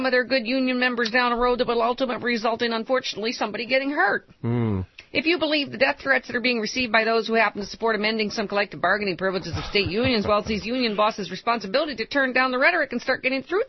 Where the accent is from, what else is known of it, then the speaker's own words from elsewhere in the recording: Lockport, New York, United States; I'm a Buffalo girl, as you know.